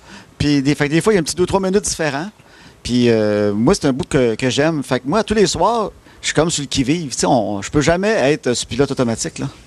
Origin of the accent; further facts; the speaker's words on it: Trois-Rivières, Quebec, Canada; Puis je viens de Trois-Rivières, je connaissais rien là-dedans